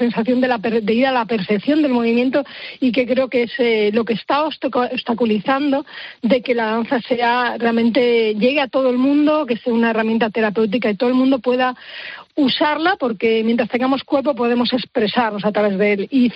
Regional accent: Galicia, Spain; en gallego concretamente, que yo soy de Galicia, eu es yo

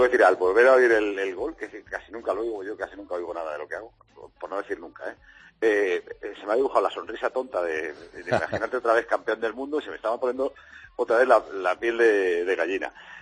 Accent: Spain; He tenido la suerte de ver unos Juegos Olímpicos en mi país.

